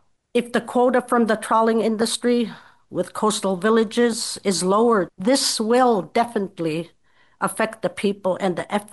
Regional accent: Kipnuk, Alaska, United States; now in Bethel, United States; I am an evacuee from Kipnik and now residing in Bethel.

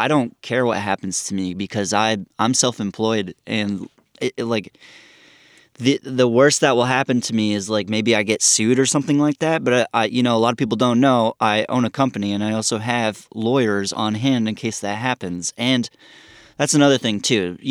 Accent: Vermont, United States; And plus, you know, I grew up in Vermont, so I know everything. I know so many different things in so many different towns because we moved around a lot

